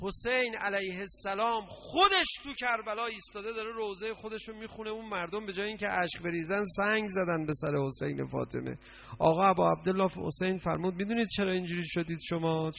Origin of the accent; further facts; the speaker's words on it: Iran; اونجا یکی دوستان نفر خارجی فهمیدن ما ایرانی هستیم